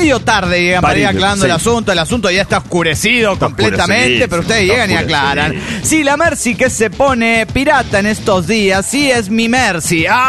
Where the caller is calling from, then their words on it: Tuluá, Valle del Cauca, Colombia; Estoy entre Tuluá y Cartago. Póngale, permanentemente.